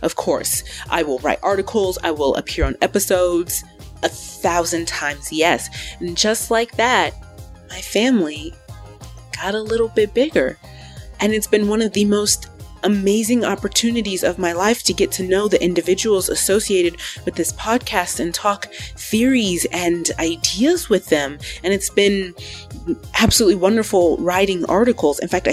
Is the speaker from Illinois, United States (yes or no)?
yes; Illinois, United States; Star Wars Celebration Chicago was announced, and I'm from Illinois, so I told myself, I'm going to save up and go.